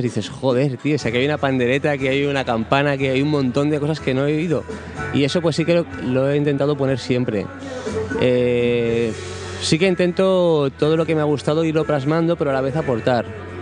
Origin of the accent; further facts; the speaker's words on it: Barcelona, Catalonia, Spain; ahí en La Verneda, en el barrio de donde soy.